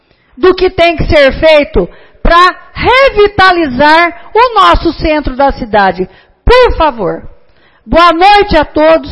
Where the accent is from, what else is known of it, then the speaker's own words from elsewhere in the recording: São Paulo, Brazil; Nós somos do interior de São Paulo. Nós não moramos na capital.